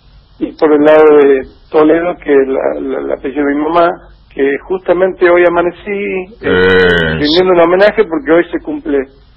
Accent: Frías, Santiago del Estero, Argentina; born there; yo nací en Frías, pero bueno, toda mi raíz es catamarqueña por donde se la mire.

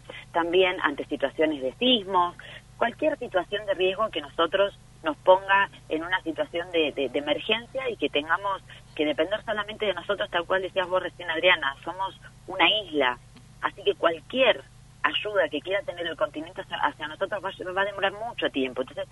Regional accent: Tierra del Fuego, Argentina; soy una hija fueguina, que recuerdo en la escuela 21, en donde transcurrí mi primario

